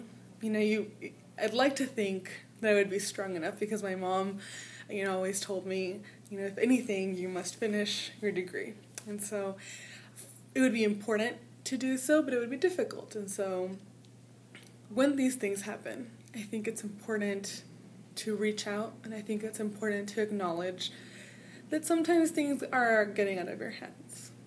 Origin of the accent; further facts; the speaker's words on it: El Paso, Texas, United States; also born or lived in Ciudad Juarez, Mexico; I'm originally from the El Paso and Ciudad Juarez area. I've actually had the privilege of living on both sides of the border.